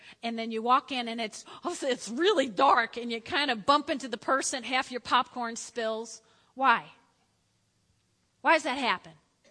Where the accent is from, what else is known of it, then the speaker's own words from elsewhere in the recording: New Jersey, United States; Now, listen, I grew up in North Jersey.